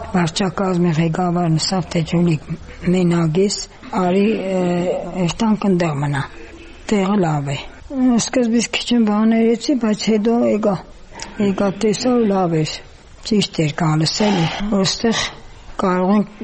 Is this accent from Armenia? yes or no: yes; Hatsik, Armavir Province, Armenia; Հացիկ գյուղից։